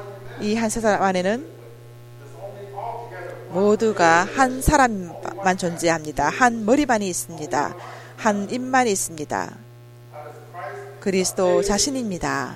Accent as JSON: {"language": "Korean", "country": "Hong Kong", "first_language": "Cantonese", "second_language": "Korean", "said": "제가 또 홍콩 출신이기 때문에 제가 중국어를 그 전에 알고 있었습니다. 그렇지만 캔토니즈였습니다. 해프 캔토니즈였습니다. 제가 캔토니즈를 어릴 때 말했고"}